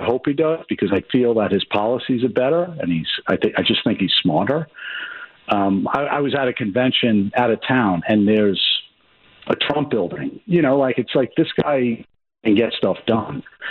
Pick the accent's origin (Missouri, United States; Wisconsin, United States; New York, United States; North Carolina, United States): New York, United States; moved away; And it's funny, I grew up in New York, but I moved here in 2019. Everyone initially didn't like me because I'm from New York and have an accent.